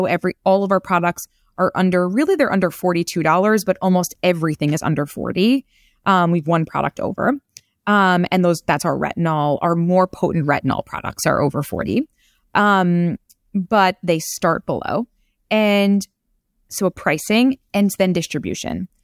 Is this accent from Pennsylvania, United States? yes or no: no; Queens, New York, United States; I'm from Queens. There's, you know, no one's paying $1,200 on their products.